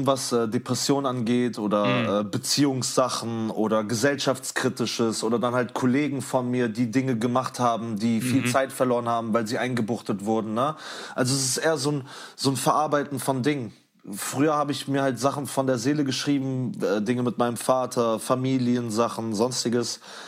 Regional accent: Czechia; diese Identität nach Tschechien hin, zu meiner Heimat, das hat mich immer sehr verbunden. Ich spreche die Sprache auch.

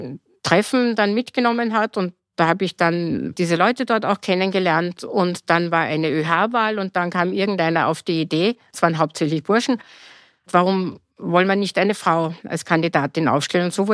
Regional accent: Mattighofen, Upper Austria, Austria; also born or lived in Tyrol; Ich komme aus Oberösterreich, aus Mattighofen. Mhm. Also ich bin eine halbe Oberösterreicherin, halb Niederösterreicherin, habe dann lange in Tirol gelebt und bin jetzt pendel zwischen Wien und Salzburg, also von allem ein bisschen was.

